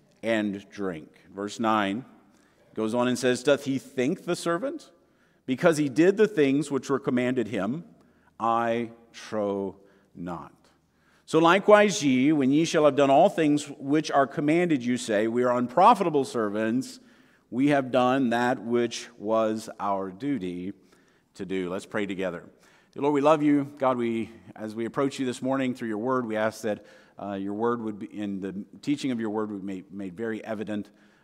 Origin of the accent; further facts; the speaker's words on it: China; as many of you know, I grew up in China and ministered there for many years.